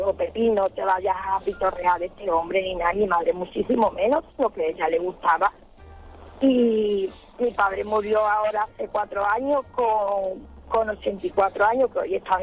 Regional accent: Jerez de la Frontera, Andalusia, Spain; Nosotros somos de Jerez y él vendía sus cupones en Jerez.

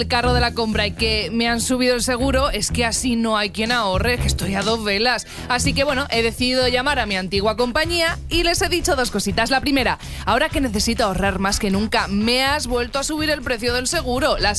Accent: Madrid, Community of Madrid, Spain; me pongo chulita porque soy madrileña

